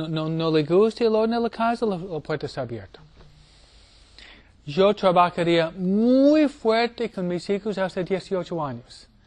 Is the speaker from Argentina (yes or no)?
no; New York, United States; Si yo lo reza, 13 minutos, porque soy de Nueva York.